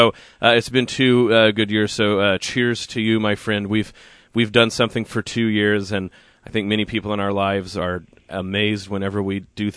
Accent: Oklahoma, United States; But growing up in Oklahoma, no one talked about foliage. I don't know if that was, like, no one understood the word. I think our trees kind of immediately just died. There wasn't very much, like, pretty time in Oklahoma.

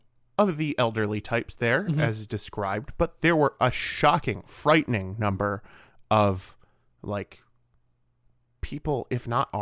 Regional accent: Michigan, United States; I know that's a problem for me because growing up in Michigan, I should think that euchre is the greatest thing ever invented.

